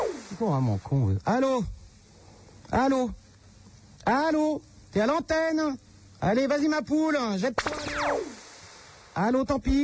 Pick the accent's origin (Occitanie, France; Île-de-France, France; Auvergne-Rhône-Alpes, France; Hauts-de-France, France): Île-de-France, France; Paris; Ben ouais, moi aussi je suis parisienne